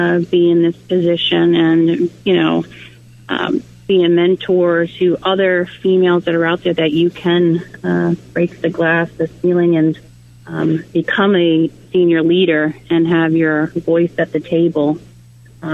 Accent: Rhode Island, United States; I was from Rhode Island, and I was going to college.

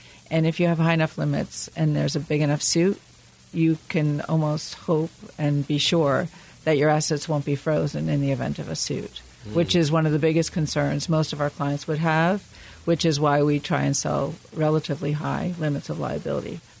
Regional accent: Byram, Connecticut, United States; I grew up in Byram and still live in Byram.

